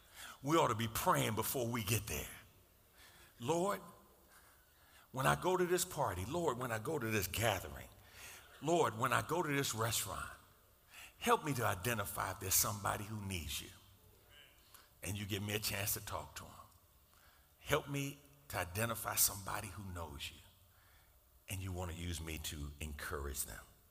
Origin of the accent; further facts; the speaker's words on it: New York City, New York, United States; I grew up on the Jacob Riis Housing Project. Y'all know. 465 East 10th Street, apartment 13H.